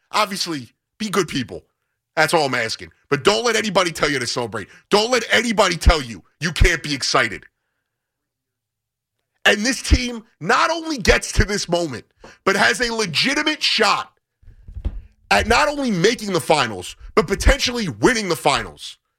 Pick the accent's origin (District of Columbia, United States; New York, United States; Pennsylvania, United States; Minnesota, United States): New York, United States; I've never seen that in my 33 years as a New Yorker.